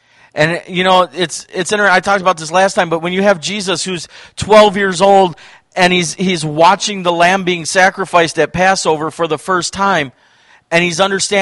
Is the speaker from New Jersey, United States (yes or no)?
no; Wisconsin, United States; I'm a pastor from Wisconsin.